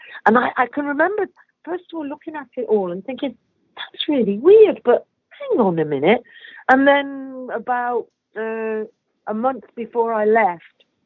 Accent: England, United Kingdom; Don't you know I'm English and all this shit?

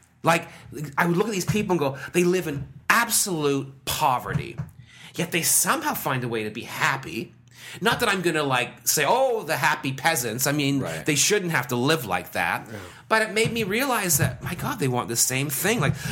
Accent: Brampton, Ontario, Canada; I grew up in Brampton in the 70s. I grew up in a time when Brampton was white. I mean, white.

